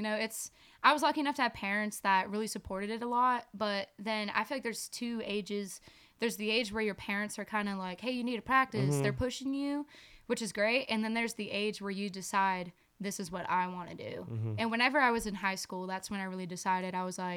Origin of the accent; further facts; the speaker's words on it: Alva, Florida, United States; Anyway, so I'm from Alva, which is inland of Fort Myers.